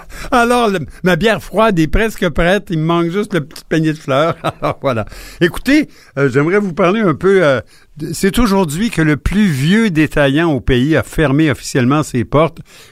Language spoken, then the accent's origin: French; Montreal, Quebec, Canada; also born or lived in Lanaudière; j'étais Montréalais. Je suis né à Montréal et j'ai passé tout mon enfance là pour par la suite me diriger vers la Naudière.